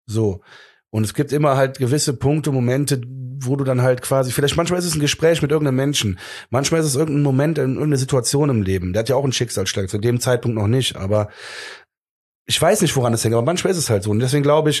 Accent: Cologne, North Rhine-Westphalia, Germany; Also für mich als Kölner ist er eine Legende.

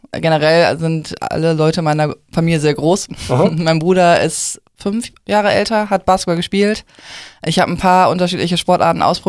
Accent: Essen, North Rhine-Westphalia, Germany; Natürlich, ich bin Essener Kind.

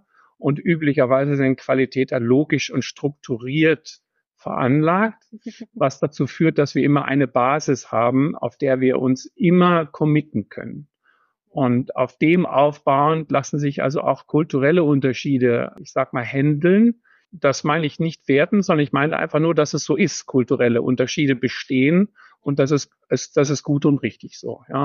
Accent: Germany; now in Austria; Ich habe in Deutschland keinen Dialekt gesprochen, habe demzufolge hier keinen Dialekt verändern oder einen neuen Dialekt lernen können, sondern ich bin bei meiner Sprache geblieben

